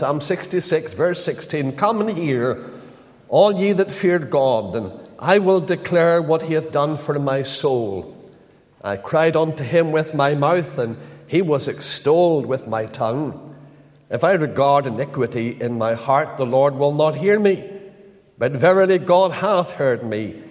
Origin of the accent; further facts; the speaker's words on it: Lisburn, Northern Ireland, United Kingdom; Lisburn is my home town.